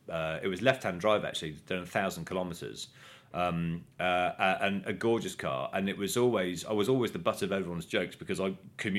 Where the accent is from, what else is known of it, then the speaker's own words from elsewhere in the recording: Coventry, West Midlands, United Kingdom; going back to growing up in Coventry, you know, when they were developing the car, and they were using the A45 as their test track.